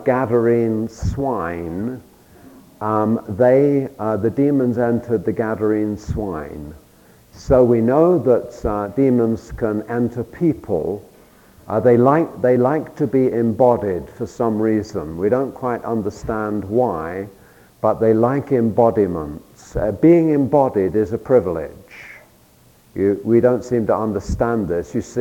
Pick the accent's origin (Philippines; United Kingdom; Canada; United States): United Kingdom; London; in London, I grew up on the Tube, and the Tube is your equivalent to the subway. I'm a Londoner, and I grew up on the Tube.